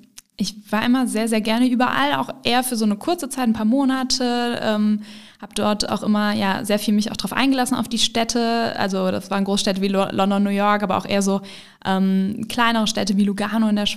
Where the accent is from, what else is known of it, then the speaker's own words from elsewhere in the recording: Rhineland, Germany; Und trotzdem ist dieses Heimatgefühl für mich als Rheinländerin natürlich hier total stark.